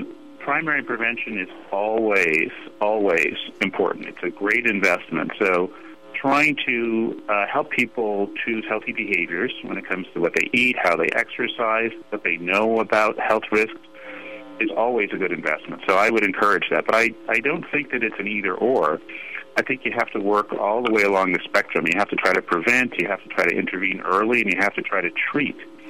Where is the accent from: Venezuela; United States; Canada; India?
Canada; Well, I grew up in Canada, and I'm a big single-payer supporter. I worked on Prop 186 in California in the 90s